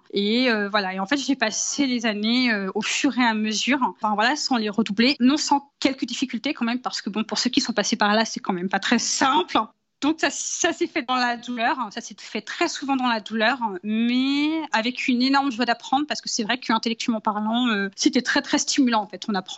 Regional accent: Brittany, France; moved away as an adult; j'ai 30 ans. Je viens de Bretagne où j'ai vécu quasiment les 20 premières années de ma vie avant d'aller sur Paris pour finir mes études de droit et commencer à travailler.

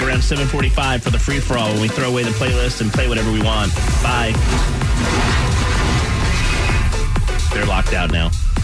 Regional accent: New Jersey, United States; So I grew up in New Jersey, and I love sports.

